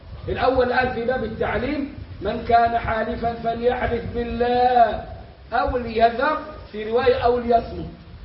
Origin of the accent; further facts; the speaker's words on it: Egypt; النبي ده مفتاح كلامنا كمصريين